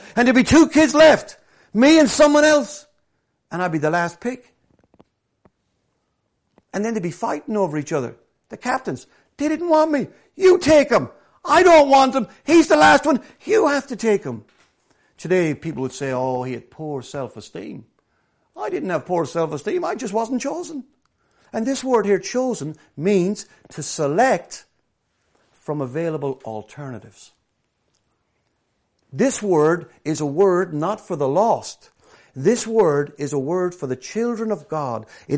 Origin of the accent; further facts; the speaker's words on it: Ireland; When I was a kid growing up in Ireland, it was wonderful.